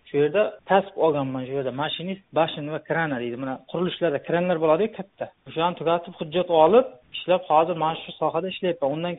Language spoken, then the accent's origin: Uzbek; Jarqo'rg'on, Surxondaryo Region, Uzbekistan; moved away as an adult; now in Russia; O'zbekiston Respublikasi shu Jarqo'rg'on tumani, Surxondaryo viloyati Jarqo'rg'on tumanida tug'ilganman. Shu yerda maktab tugatganman, undan keyin Rossiya Federatsiyasiga kelib 18 yoshda, 2018 yilda kelganman. Yaqinda 28 yil to'laman men.